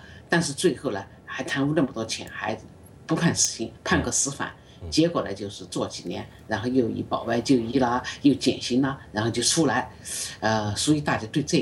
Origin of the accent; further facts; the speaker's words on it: China; 我作为一个中国人是非常理解的